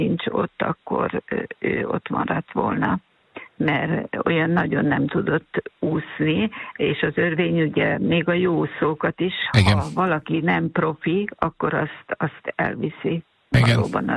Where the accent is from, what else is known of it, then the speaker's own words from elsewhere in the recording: Hungary; a Tisza mellett nőttem fel, és nem tudok úszni